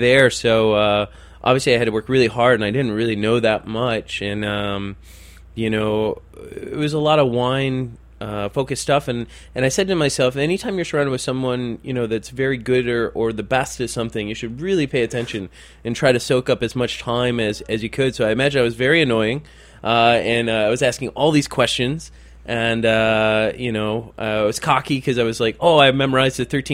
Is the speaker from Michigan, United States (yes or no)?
yes; Detroit, Michigan, United States; yeah, Detroiters. I mean, in all honesty, very rarely are we actually from Detroit. We're usually just outside the city.